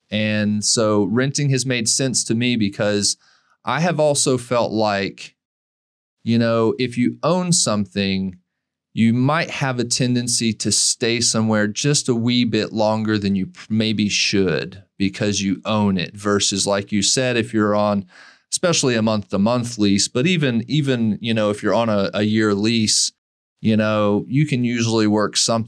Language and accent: English; Southeast, United States; I grew up back east in the Southeast when I was a kid.